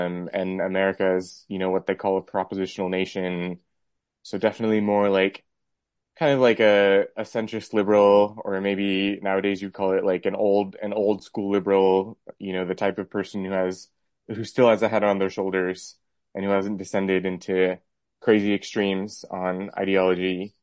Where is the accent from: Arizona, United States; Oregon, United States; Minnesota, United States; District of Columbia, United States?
Arizona, United States; So classic late millennial. I was born and raised in Arizona. Went to college in Chicago.